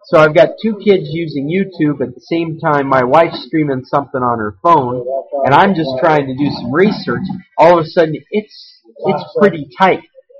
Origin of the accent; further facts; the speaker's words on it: Anchorage, Alaska, United States; I grew up in Anchorage.